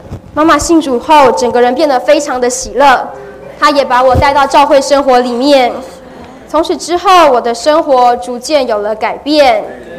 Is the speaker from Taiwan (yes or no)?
yes; Beitou, Taipei, Taiwan; 虽然从小就住在北投